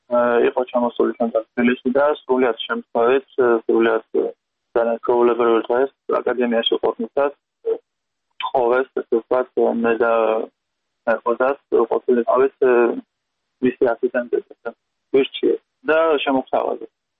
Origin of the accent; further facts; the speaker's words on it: Saint Petersburg, Russia; now in Georgia; ფაქტურად დავიბადეთ პეტერბურგში და კიდე პასამდე დავლომდი მან, ფაქტურად იქ დავეზარდე